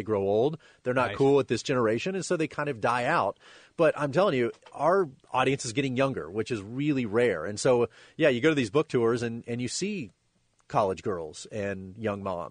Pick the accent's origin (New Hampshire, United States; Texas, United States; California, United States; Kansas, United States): Texas, United States; Dallas; also born or lived in Oklahoma City; So I'm from Texas, and so I went to Austin and then Dallas where I grew up and then Oklahoma City where I went to school